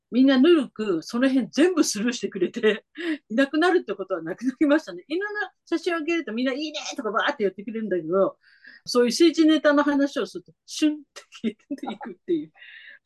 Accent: Saitama, Japan; 両親は九州で、埼玉で育ちました。典型的な埼玉人です。

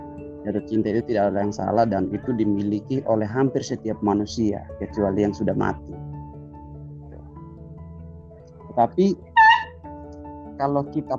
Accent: Atambua, East Nusa Tenggara, Indonesia; saya berasal dari Atambua.

